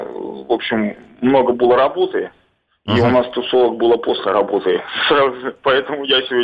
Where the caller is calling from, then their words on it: Moscow, Russia; утро. Из Москвы. Вот, правда, я не коренной москвич. Вот, ну, давно уже в Москве.